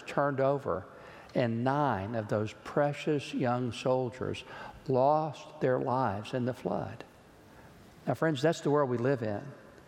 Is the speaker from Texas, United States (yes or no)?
yes; Georgetown, Texas, United States; Killeen, Texas, which is very near my hometown of Georgetown.